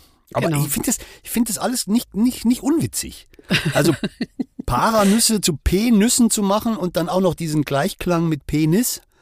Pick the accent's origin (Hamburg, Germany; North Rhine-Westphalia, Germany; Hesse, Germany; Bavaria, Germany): Bavaria, Germany; Bei uns in Bayern, so bärig ist auch toll.